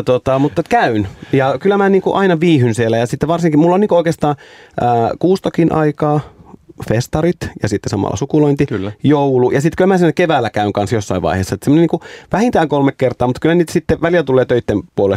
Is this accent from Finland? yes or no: yes; Oulu, North Ostrobothnia, Finland; now in Helsinki, Finland; mä oon oululainen, joka asuu Helsingissä. Että kyllä mä koen, että aina, ja sitten heti kun mainitaan Oulu, niin alkaa mäläkättää sillä niin legiemmi. Mutta että kyllä mä oon oululainen, joka asuu Helsingissä. Ja kuitenkin mä oon nyt, niin kuin mä sanoin, että 18 vuotta ollut täällä